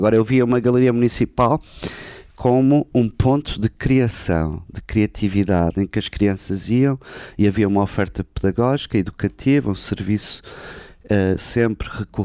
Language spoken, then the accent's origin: Portuguese; Braga, Portugal; como bracarense que me sinto, acho que Braga faz falta ter uma galeria municipal